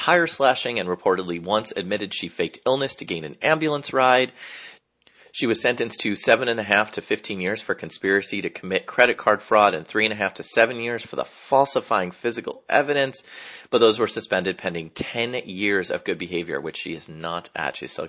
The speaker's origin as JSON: {"language": "English", "region": "New Jersey", "country": "United States", "tie": "born or raised there", "said": "Over in my home state of New Jersey"}